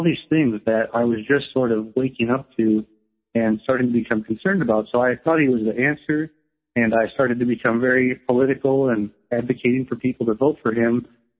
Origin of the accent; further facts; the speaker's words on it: St. Paul, Minnesota, United States; also born or lived in Iowa; Well, I was born in Minnesota, in St. Paul, Minnesota, at St. Joseph's Hospital. Lived in Minnesota for most of my life and also in Iowa for most of my life.